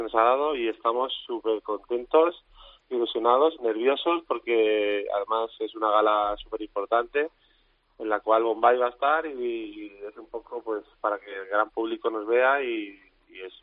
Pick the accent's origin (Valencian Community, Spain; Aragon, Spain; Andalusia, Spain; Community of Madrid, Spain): Valencian Community, Spain; somos valencianos, de la terreta, como decimos nosotros